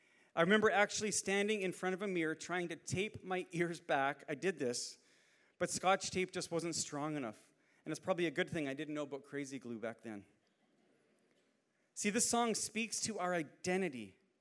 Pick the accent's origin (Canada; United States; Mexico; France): Canada; And we're Canadian, we think about hockey all year